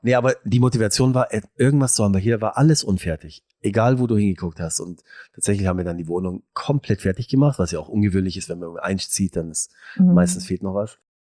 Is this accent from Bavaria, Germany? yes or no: yes; Bavaria, Germany; ich bin ja mein Leben lang letztendlich da in der Münchner Region groß geworden.